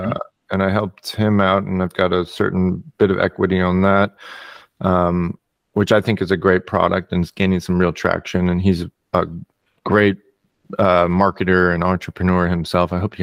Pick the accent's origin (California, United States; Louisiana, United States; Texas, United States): California, United States; San Diego; I'm from San Diego. San Diego is where my heart's at.